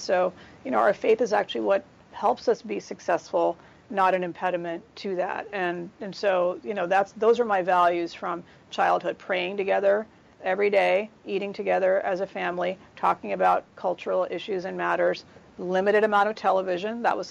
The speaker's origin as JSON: {"language": "English", "region": "New York", "country": "United States", "tie": "born or raised there", "said": "So for me, growing up in the Bronx as a small child when I went to preschool, I thought everybody's dad wore, you know, something on their head and they had a beard."}